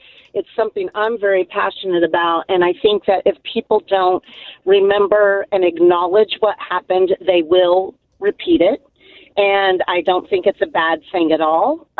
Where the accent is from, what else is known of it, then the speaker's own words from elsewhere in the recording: Raytown, Missouri, United States; I grew up in Raytown. Okay, so don't judge me.